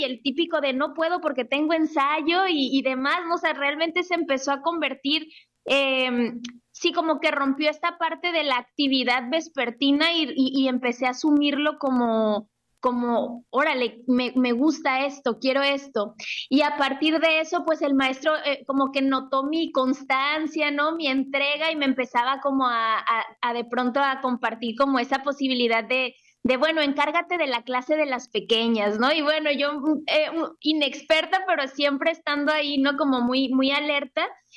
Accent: Los Cabos, Baja California Sur, Mexico; Yo soy de aquí, de Los Cabos

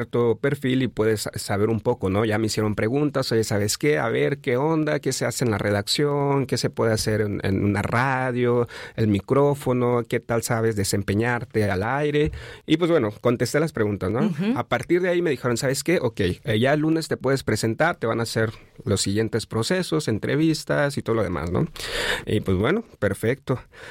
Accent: Acapulco, Guerrero, Mexico; born there; yo nací en el bello puerto de Acapulco. Entonces, en 1999

